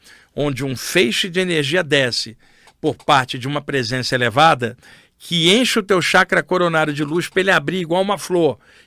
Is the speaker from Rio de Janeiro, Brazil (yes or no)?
yes; Rio de Janeiro, Brazil; Tinha uma expressão que era usada no Rio de Janeiro, onde eu cresci